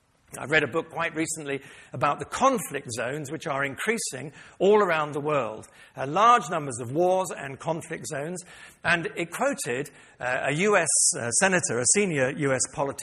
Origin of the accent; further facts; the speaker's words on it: London, United Kingdom; I was brought up in North London.